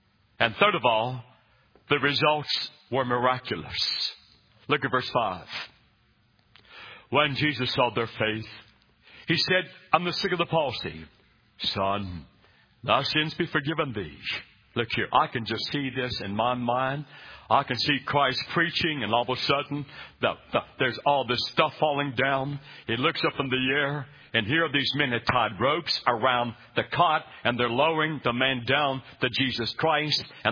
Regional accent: West Virginia, United States; I'm from West Virginia and I was raised by fishing all the time.

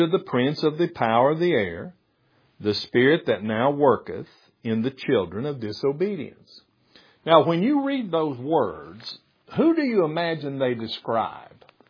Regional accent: United States; I've grown up in religion. I'm American.

